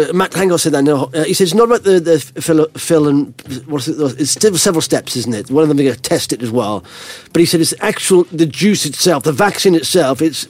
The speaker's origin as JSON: {"language": "English", "region": "Wales", "country": "United Kingdom", "said": "And I'm from Wales."}